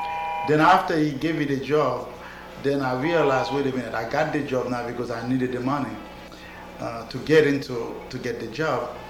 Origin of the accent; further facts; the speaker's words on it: Haiti; now in New York, United States; I grew up in Haiti. I did my primary and secondary school in Haiti.